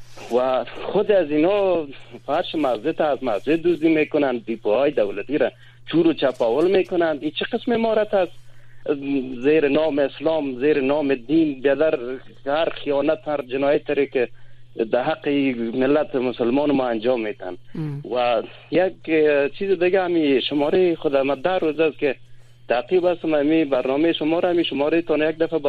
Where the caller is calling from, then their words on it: Kabul, Afghanistan; بله از کابل هستم